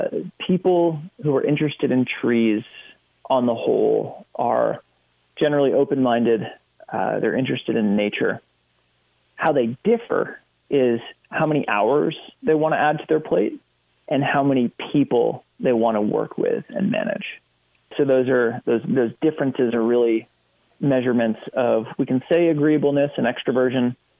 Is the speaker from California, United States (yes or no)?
no; Massachusetts, United States; I grew up in Massachusetts. I now live and farm in New York State.